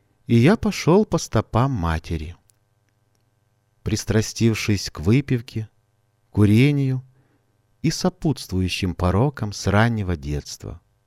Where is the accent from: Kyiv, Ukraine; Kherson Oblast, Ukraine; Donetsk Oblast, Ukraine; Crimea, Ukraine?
Kyiv, Ukraine; Родом я из Киева, самого красивого города на земле.